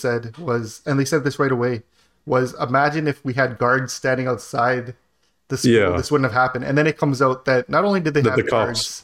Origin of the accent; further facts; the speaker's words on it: Canada; this is so bizarre just being a Canadian coming in there because we can't even get BB guns at our Canadian Tire no more.